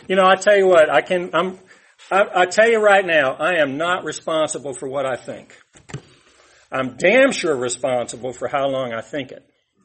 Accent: Atlanta, Georgia, United States; I was born in 1955, so I'm coming up on 66 years old this next month. And I grew up in Atlanta. I was in East Point down there.

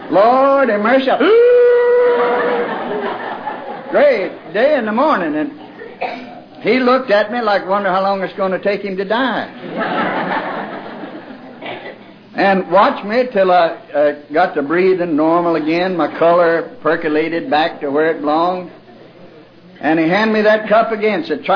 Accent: Arkansas, United States; I come from Arkansas by request. And that lets you know the kind of guy I am. Because they're still trying to get folks to come down there. And I was born there. That is my home.

